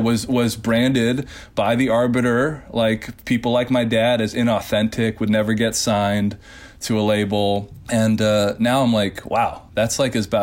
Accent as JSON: {"language": "English", "town": "Nashville", "region": "Tennessee", "country": "United States", "tie": "born or raised there", "said": "you didn't see people like me growing up in Nashville a lot."}